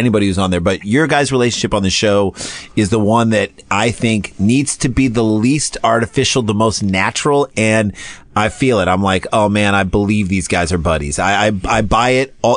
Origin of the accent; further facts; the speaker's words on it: St. Louis, Missouri, United States; we grew up in St. Louis, but through him, we understand what that means to be a proud Detroit person.